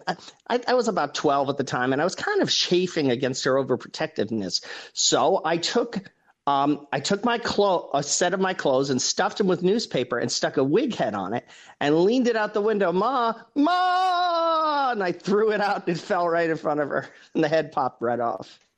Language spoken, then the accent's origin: English; New York, United States; I guess I could tell a lot of funny stories about growing up in New York, in Queens in the 70s.